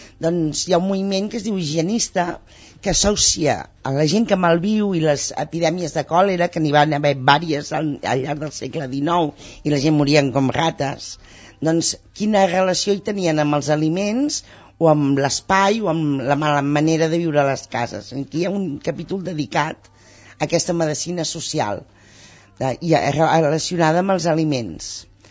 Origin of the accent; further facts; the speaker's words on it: Barcelona, Catalonia, Spain; jo soc molt barcelonina i m'agrada molt Barcelona